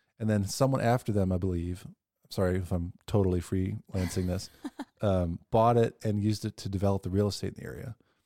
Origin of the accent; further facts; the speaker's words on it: Kansas, United States; For me, I'd be crazy because I'm from Kansas where parking is free and available.